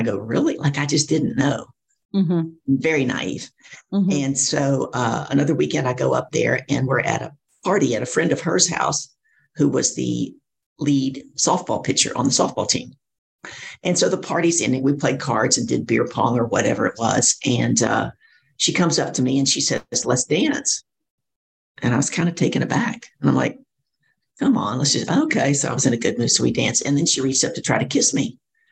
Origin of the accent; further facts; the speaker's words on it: Deep South, United States; Oh, man, I grew up in the Deep South, Southern Bible Belt, right?